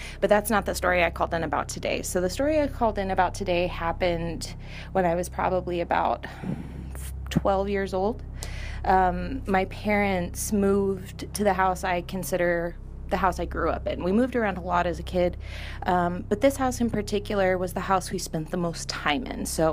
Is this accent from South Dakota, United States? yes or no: no; California, United States; I come from Central California, and I have been a sensitive practically my entire life.